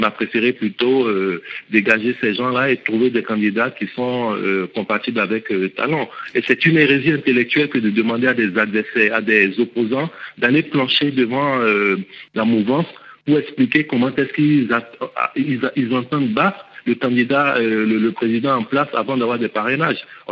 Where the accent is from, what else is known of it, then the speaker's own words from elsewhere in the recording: Benin; ça fait quand même des années qu'on observe et qu'on est béninois